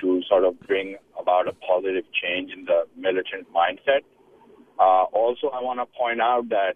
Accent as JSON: {"language": "English", "town": "Karachi", "region": "Sindh", "country": "Pakistan", "said": "by the way, I'm from Karachi myself"}